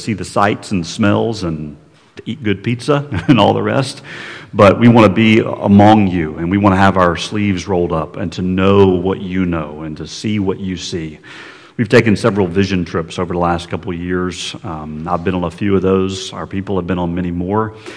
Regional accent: Raleigh, North Carolina, United States; We come from Raleigh, North Carolina, just south of Raleigh.

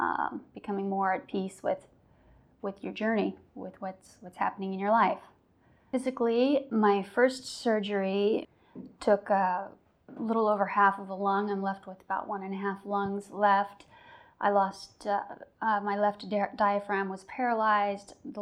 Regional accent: Colorado Springs, Colorado, United States; I'm from Colorado Springs, Colorado.

